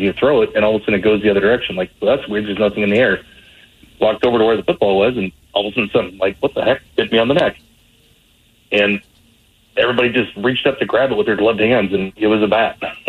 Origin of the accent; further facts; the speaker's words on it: South Dakota, United States; So I grew up in South Dakota, and most of it was as a wildland firefighter.